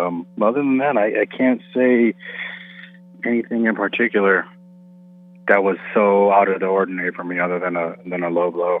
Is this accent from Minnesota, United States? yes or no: yes; Minnesota, United States; now in Fort Worth, United States; actually back in Minnesota right now. I'm the GM of Ritz Cabaret Minneapolis, Minnesota, kind of back in my home state.